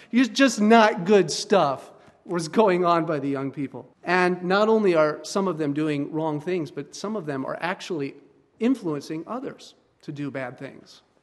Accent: Minnesota, United States; I come from the Twin Cities, and I just don't understand the allure of Walmart on a Friday night. I guess I'm too northern for that.

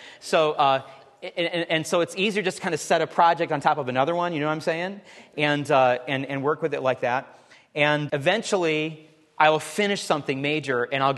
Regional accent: Michigan, United States; I remember growing up in Michigan. We lived for about 5 years in a little parsonage.

